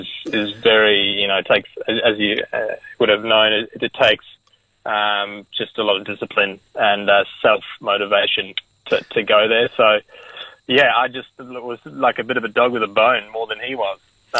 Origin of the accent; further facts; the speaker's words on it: South Africa; now in Perth, Australia; Well, I grew up in South Africa. I moved over to Perth 8 years ago now.